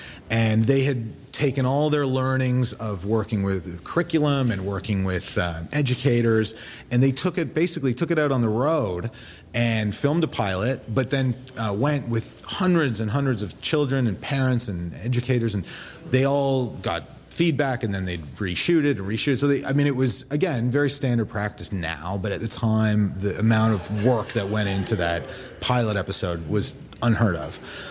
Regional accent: Toronto, Ontario, Canada; I grew up in Toronto

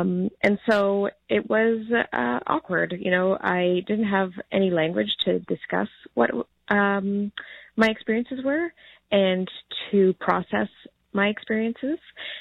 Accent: Jamaica; no one saw me as Jamaican anymore

